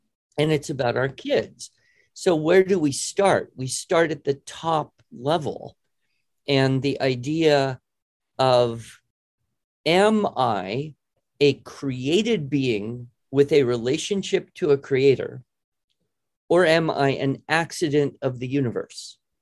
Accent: United States; And then I might get into, I'm an American.

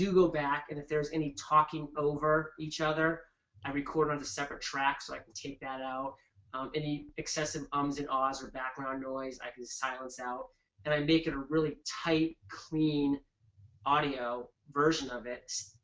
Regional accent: Maine, United States; repetitive words like awesome or wicked cool, because I'm from Maine.

